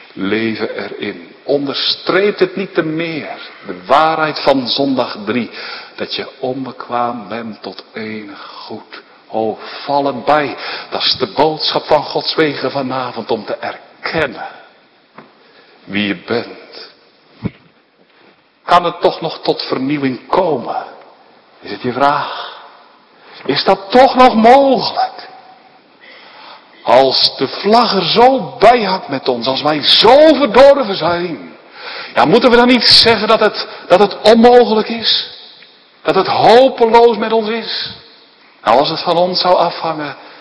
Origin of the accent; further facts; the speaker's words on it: Werkendam, North Brabant, Netherlands; dan zag je wel eens in het dorp bij ons in Werkendam, waar ik opgroeide